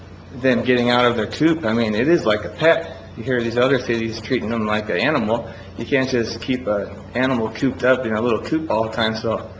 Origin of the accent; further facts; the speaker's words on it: Spokane, Washington, United States; now in Othello, United States; I grew up in Spokane City, and lived, neighbors had chickens and other animals and things, and it seemed pretty normal to me.